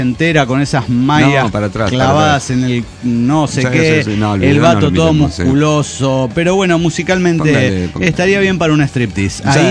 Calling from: Tarija, Bolivia; de Tarija.

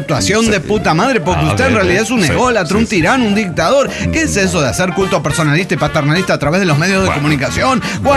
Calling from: Oaxaca, Mexico; de Oaxaca, México.

